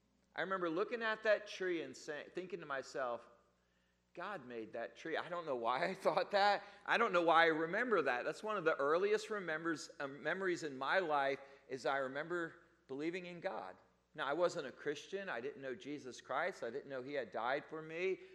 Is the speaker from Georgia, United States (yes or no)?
no; New Jersey, United States; Because I grew up in New Jersey, about 30, 40 minutes outside New York City. That's why I'm a Yankees fan.